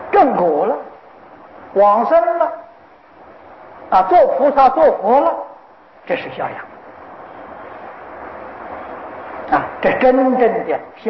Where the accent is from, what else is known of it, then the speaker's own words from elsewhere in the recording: China; now in Singapore; 我们从中国来到新加坡，父母不在身边